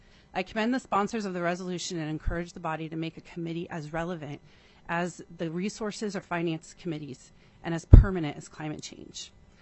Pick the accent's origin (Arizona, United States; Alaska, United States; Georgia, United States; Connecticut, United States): Alaska, United States; Fairbanks; I'm from Fairbanks, Alaska, and I'm here representing myself today.